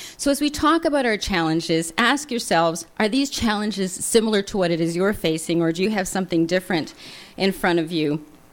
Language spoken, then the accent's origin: English; Kingston, Ontario, Canada; yes, we are from Canada, only the cold north. And so we're from Kingston, Queen's University in Kingston, Ontario. And that's just the other side of Lake Ontario, north side of Lake Ontario, just across the lake from Syracuse.